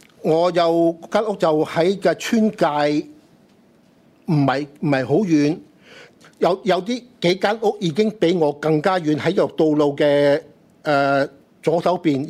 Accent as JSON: {"language": "Chinese", "town": "Kei Ling Ha San Wai", "region": "New Territories", "country": "Hong Kong", "tie": "born or raised there", "said": "我是暨嶺下新圍土生土長的，年紀60多歲了"}